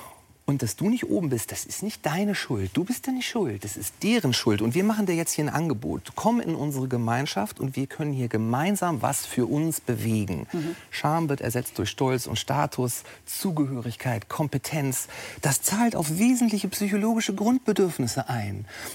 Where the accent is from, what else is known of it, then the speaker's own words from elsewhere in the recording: Hamburg, Germany; ich bin Hamburger